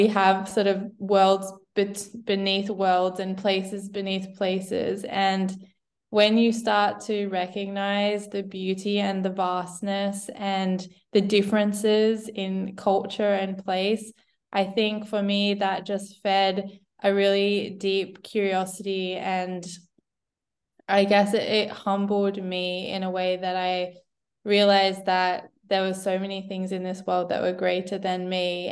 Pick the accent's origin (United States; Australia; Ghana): Australia; I am an Australian Maltese writer, podcast host, and first-time author